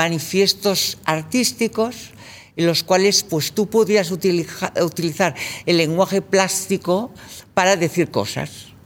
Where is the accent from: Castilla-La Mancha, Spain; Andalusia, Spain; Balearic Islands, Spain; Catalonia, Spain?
Catalonia, Spain; now in Valencia, Spain; porque yo soy catalana, pero bueno, yo me siento hija del mundo.